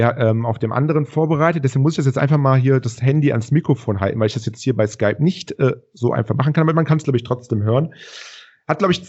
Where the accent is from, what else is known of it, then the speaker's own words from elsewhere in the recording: North Rhine-Westphalia, Germany; wir kommen aus dem Rheinland